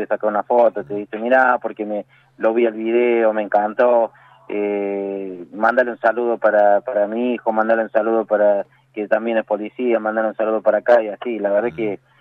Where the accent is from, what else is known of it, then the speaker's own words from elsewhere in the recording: Córdoba, Argentina; como cordobés, esa raíz, digamos, que viene de tantos exponentes que hemos tenido aquí en Córdoba